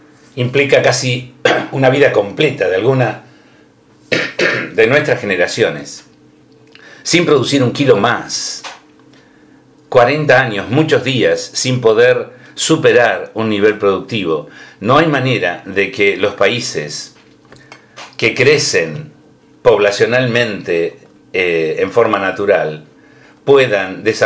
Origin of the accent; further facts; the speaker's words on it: Argentina; Estoy describiendo lo que nos pasa como argentinos.